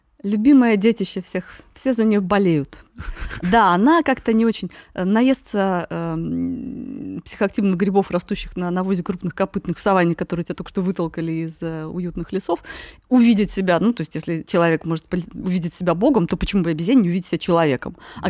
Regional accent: Siberia, Russia; Я потомственный грибник. Я человек из Сибири, и этот дитя грибников.

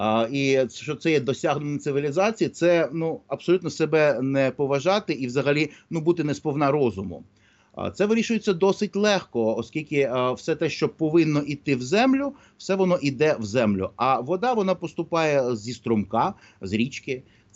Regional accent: Odesa, Odesa Oblast, Ukraine; як у нас в Одесі кажуть, давайте зайдемо до цього питання з іншого боку

